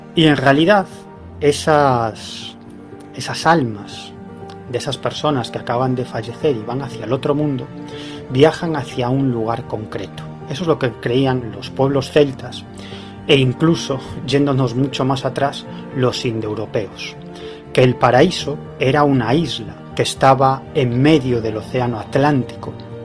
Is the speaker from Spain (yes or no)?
yes; Galicia, Spain; estoy pensando en algunos lugares fantásticos que hay en mi tierra, ¿no?